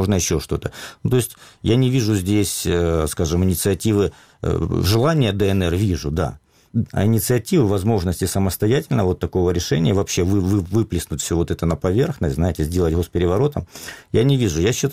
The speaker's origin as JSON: {"language": "Russian", "town": "Donetsk", "region": "Donetsk Oblast", "country": "Ukraine", "said": "поскольку я сам из Донецка, я был в Луганске, у меня была редакция в Луганске нашего интернет-издания."}